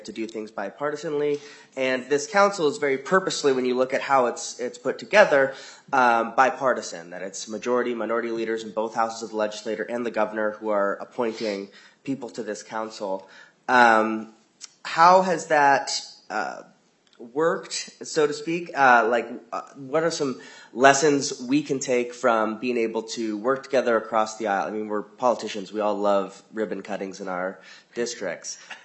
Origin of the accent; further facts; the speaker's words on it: Ann Arbor, Michigan, United States; born there; I was born a Michigander. I was born in Ann Arbor, so it's always good to hear from my birth state, even though I have forsaken it.